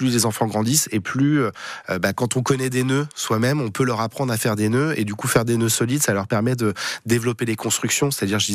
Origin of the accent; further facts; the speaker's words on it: Centre-Val de Loire, France; Par chez nous, en Gâtine-Racan, il y a de la forêt partout, autour de Semblançay notamment